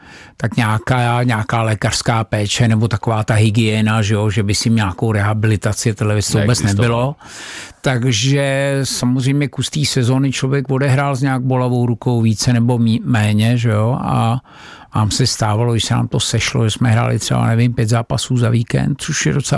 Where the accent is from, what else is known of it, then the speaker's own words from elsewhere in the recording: Prague, Czechia; já jsem z Davids, z Prahy 6